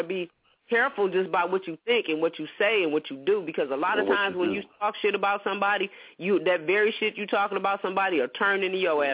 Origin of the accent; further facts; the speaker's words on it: Saginaw, Michigan, United States; born there; No, I'm a motherfucking American. I was born in Saginaw, Michigan.